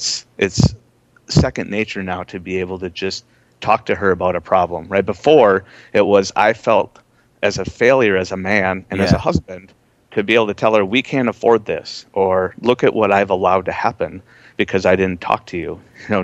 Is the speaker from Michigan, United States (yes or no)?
no; Minnesota, United States; Minnesota. I knew that was coming.